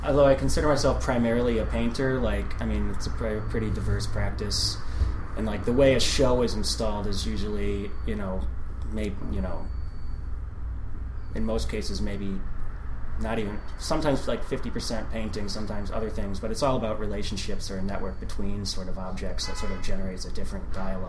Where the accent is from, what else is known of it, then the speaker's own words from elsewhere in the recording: Detroit, Michigan, United States; Well, I was born in Detroit, so I grew up in the Detroit area, like in the eastern suburbs of that city, and moved into the city.